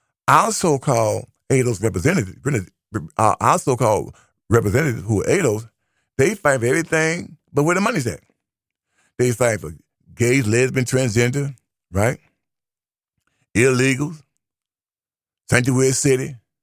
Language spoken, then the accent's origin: English; United States; I have no problem coming home to my home. I'm an American.